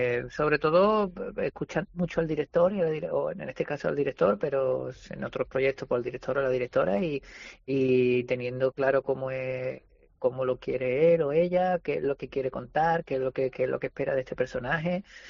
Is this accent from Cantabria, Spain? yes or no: no; Andalusia, Spain; yo soy andaluz, como podréis comprobar, y no tengo ningún inconveniente, vivo de andaluzas maneras